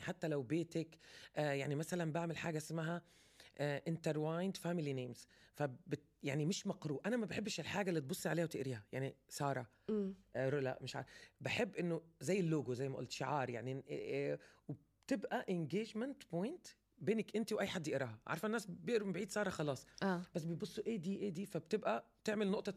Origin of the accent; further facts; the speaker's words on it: Palestine; عشان أنا فلسطينية. الوالدة مصرية، عشان كده بكلم مصري وأسهل وأسرع. لكن أنا فلسطينية